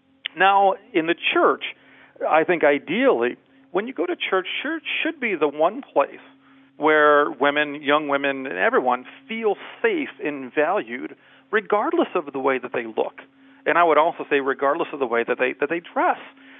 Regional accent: Michigan, United States; I'm from Michigan.

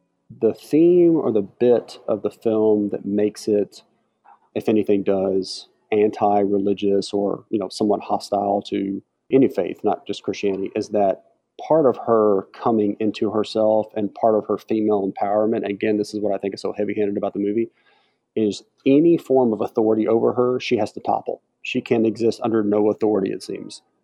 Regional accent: the South, United States; I'm from the South, so sweet tea.

